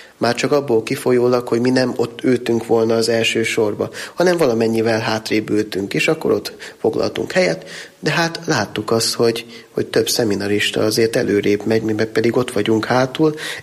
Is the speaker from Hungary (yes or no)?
yes; Hidvégardó, Borsod-Abaúj-Zemplén, Hungary; én is cigány származásúnak vallom magam, én is cigány soron nőttem föl otthon Hidvégardóban